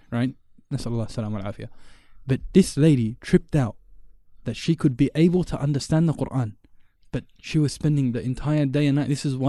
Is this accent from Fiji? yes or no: yes; Fiji; born there; I was like, yani, originally, we take the nasab of, we're Indian. Right, my dad's born in India, but we were born in Fiji, but we're Indian.